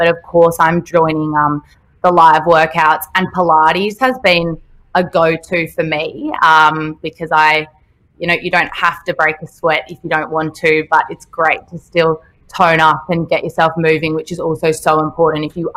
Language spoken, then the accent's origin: English; Sydney, New South Wales, Australia; now in Melbourne, Australia; Well, I'm from Sydney, so I moved to Melbourne in November to start my new role at Keep It Cleaner.